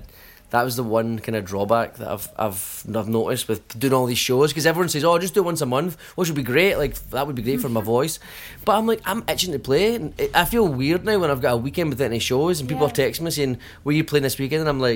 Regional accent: Ireland; because I'm brought up Catholic. I'm a Irish Catholic

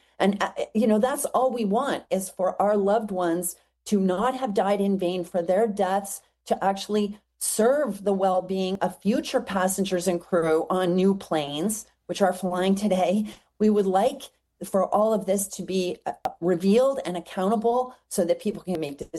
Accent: United States; But we're from the United States, so we didn't have those kind of constraints.

